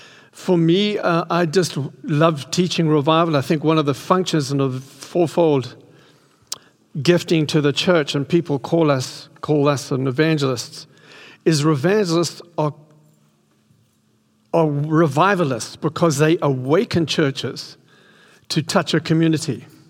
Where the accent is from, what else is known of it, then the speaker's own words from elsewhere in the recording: South Africa; I'm South African and I'm, so just forgive me if I come across harsh, hard or whatever, but that's who we are. So I'm 70